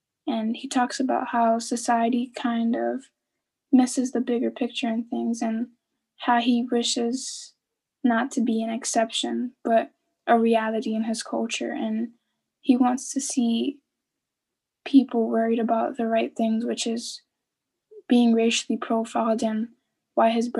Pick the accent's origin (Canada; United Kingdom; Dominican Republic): Dominican Republic; now in United States; I'm from the Dominican Republic, where my dad is.